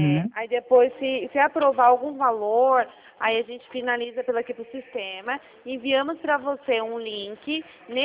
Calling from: São Paulo, Brazil; Eu falo de São Paulo.

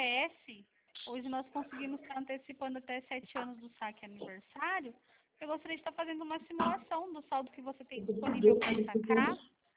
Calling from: Bebedouro, São Paulo, Brazil; Eu falo de Bebedouro, Marcelo, interior de São

